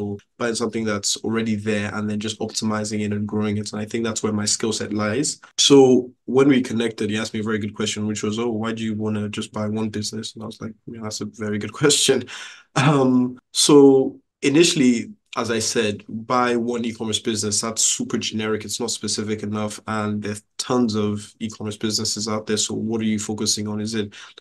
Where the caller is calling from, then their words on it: London, United Kingdom; Sure. I'm calling in from London, the UK.